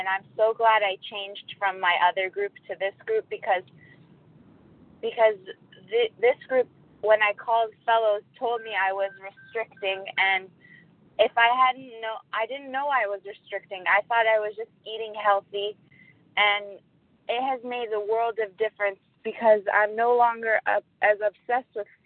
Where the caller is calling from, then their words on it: California, United States; I'm calling from Southern California near Los Angeles.